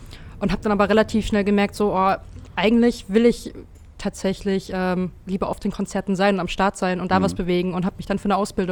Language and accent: German; Bavaria, Germany; moved away; Ich komme vom kleinen Dorf aus der Ecke Würzburg, also im schönen Unterfranken. Ja, hab 2013 den Absprung geschafft und bin erstmal nach Hamburg gezogen.